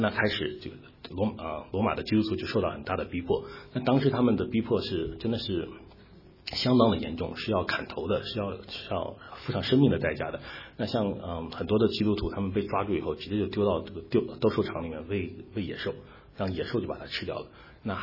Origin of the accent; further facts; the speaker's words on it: China; 那我们中国人有一句话，人之将死其言也善，对不对？